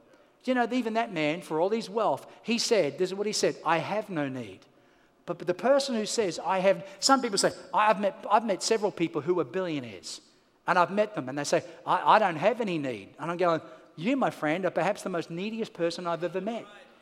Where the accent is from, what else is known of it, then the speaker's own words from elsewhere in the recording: Australia; Where are you from? I'm from Australia.